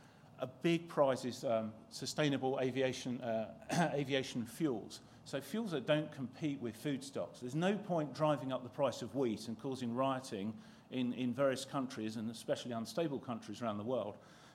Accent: London, United Kingdom; I was brought up in London at the end of the ILS beam into Heathrow, where aircraft turned

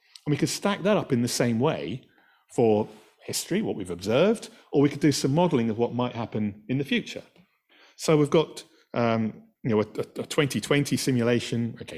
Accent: Scotland, United Kingdom; In Scotland, we got away with it because of the settings of some of the devices.

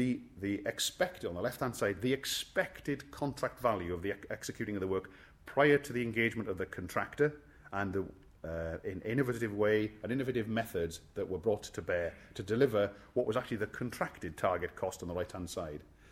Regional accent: Wales, United Kingdom; forgive me, I'm Welsh

